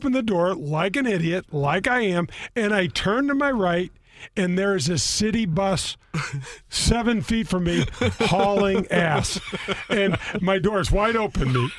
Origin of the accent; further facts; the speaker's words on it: Missouri, United States; you know, you're from Michigan, I'm from Missouri.